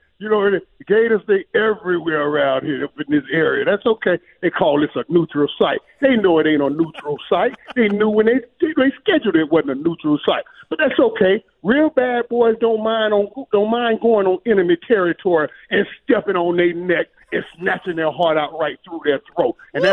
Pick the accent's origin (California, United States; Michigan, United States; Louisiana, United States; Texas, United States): Texas, United States; Dallas; the SEC came into my hometown, Dallas, right there.